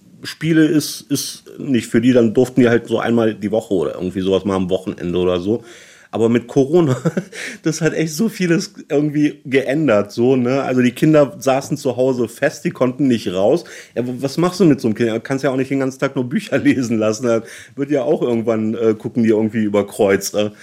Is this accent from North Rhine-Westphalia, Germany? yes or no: yes; Düsseldorf, North Rhine-Westphalia, Germany; moved away as an adult; also born or lived in Berlin; ich komme gebürtig aus Düsseldorf, bin dort geboren und aufgewachsen, bin dann mit Anfang, Mitte 20 so nach Berlin gezogen, habe dort eine Zeit lang gelebt.